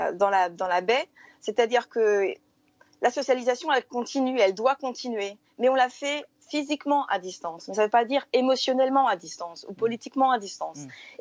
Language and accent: French; Boulogne, France; born there; Je suis née en 74 à Boulogne